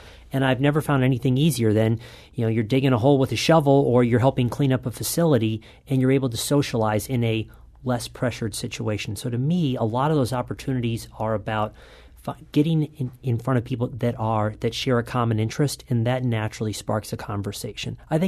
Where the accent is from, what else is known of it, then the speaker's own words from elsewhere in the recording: St. Louis, Missouri, United States; I am from the St. Louis area, yes.